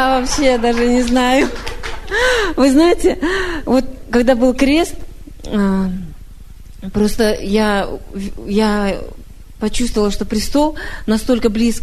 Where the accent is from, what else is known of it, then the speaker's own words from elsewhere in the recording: Kazakhstan; Я из Казахстана.